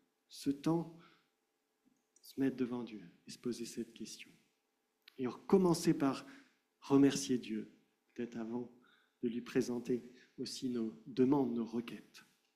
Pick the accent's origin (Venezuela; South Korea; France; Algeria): France; En tant que Français, hein, on est aussi champion en général pour voir ce qui ne va pas.